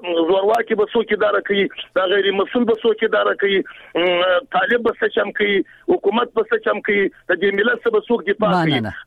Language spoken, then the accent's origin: Pashto; Afghanistan; خبره دا چې موږ افغانان یو نظر ورکوم، زه پښتون د چا سره لرم